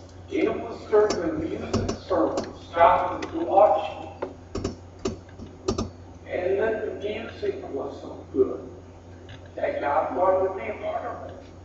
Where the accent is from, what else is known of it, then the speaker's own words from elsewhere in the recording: Oklahoma, United States; I met my wife in Bible college. She was from Indiana, and I was from Oklahoma.